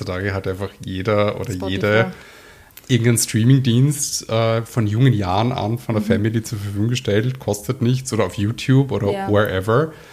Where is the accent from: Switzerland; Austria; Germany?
Austria; Vienna; ich bin in Wien aufgewachsen